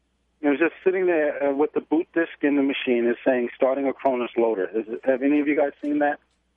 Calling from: Rochester, United States; I'm calling from Rochester. How you doing, Nick?

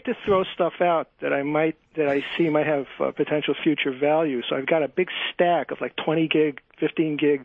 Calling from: Rochester, New York, United States; I'm calling from Rochester, New York.

